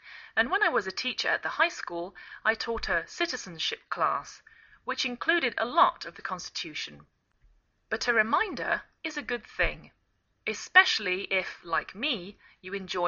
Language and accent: English; England, United Kingdom; now in United States